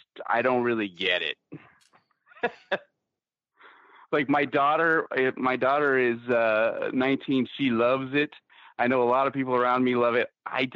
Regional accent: San Diego, California, United States; It's actually sports related because I grew up in San Diego, and I got to meet Tony Gwynn for the first time

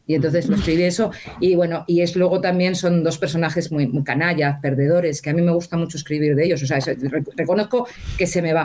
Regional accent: Valladolid, Castile and León, Spain; A mí me hubiese gustado enmarcarlo aquí en Valladolid, ¿no? Porque sí me gusta escribir también de mi tierra.

